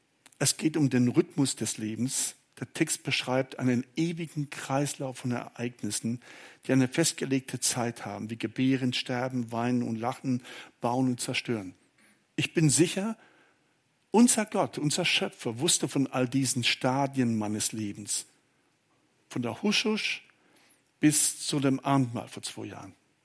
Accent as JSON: {"language": "German", "town": "Lampertheim", "region": "Hesse", "country": "Germany", "tie": "born or raised there", "said": "Als kleiner Junge in Lampertheim am Baggersee, die relativ unbefestigt waren, also die waren unbefestigt, noch nicht mal relativ, fing ich an zu schwimmen."}